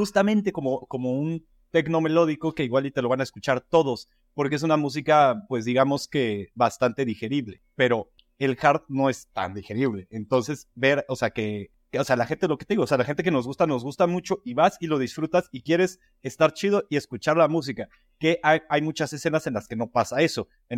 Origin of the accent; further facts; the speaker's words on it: Mexico; yo siento que es como muy mexicano de ay, güey, qué chido, me caes muy chido, la madre, bla, bla, y como que ya invitas algo. Sí, siento que es mucho de nosotros.